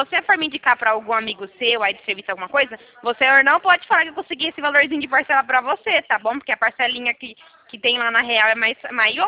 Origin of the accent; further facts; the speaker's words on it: Americana, São Paulo, Brazil; Eu sou de Americana. Interior de São